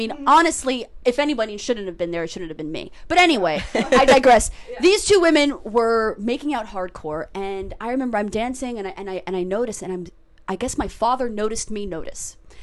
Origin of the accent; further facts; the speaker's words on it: New York City, New York, United States; I mean, I grew up in Chelsea, but he would always take me around in like Greenwich Village, West Village